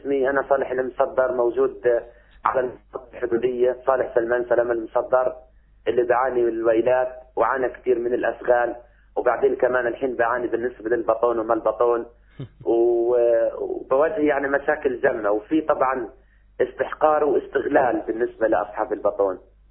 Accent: Palestine; احنا كمواطنين كفلسطينيين كمزارعين

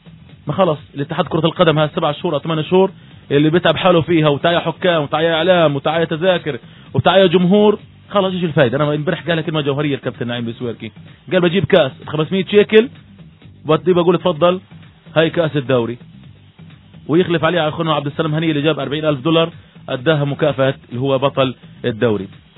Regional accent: Palestine; now in Egypt; هناك كثير احنا جالية فلسطينية ونقيم مصر

